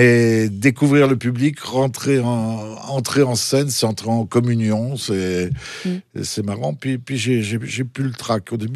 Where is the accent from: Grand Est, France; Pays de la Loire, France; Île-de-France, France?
Île-de-France, France; Sarcelles; born there; Je suis né à Sarcelles.